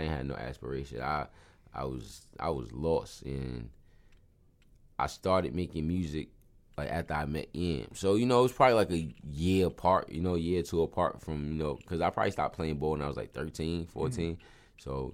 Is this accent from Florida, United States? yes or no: no; New York, United States; You know, I love the Knicks, you know what I'm saying? Yeah. Just because I'm from New York.